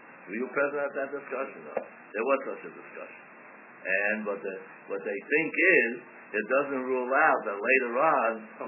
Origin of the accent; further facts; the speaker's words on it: San Francisco, California, United States; I grew up in San Francisco